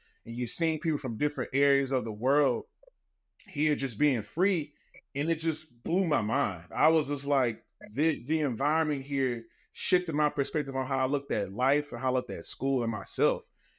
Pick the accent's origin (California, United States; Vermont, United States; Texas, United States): Texas, United States; Missouri City; I grew up in Mo City, which is like a kind of suburbial side of like Houston, Texas. Like … Chase, all of us are from that same side of town.